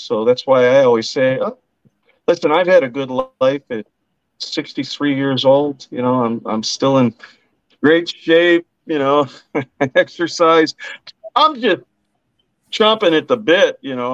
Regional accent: United States; Government, as an American, as I was raised, I always keep one eye open, always have with government.

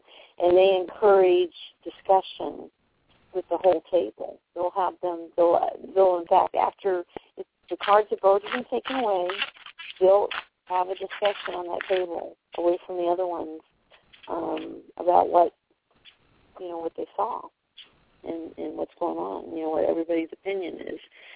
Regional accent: Missouri, United States; In fact, I don't like a lot of sauce, even though I grew up in Missouri.

